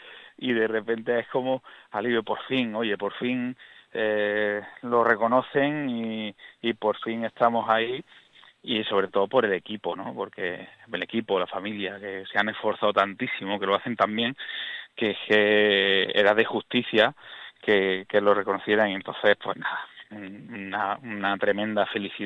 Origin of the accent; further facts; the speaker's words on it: Córdoba, Andalusia, Spain; somos la capital andaluza con más estrellas, la ciudad andaluza con más estrellas